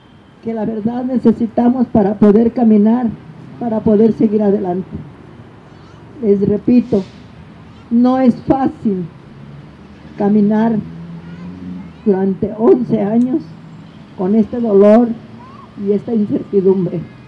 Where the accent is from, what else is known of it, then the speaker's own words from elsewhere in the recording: Mexico; todos nosotros como mexicanos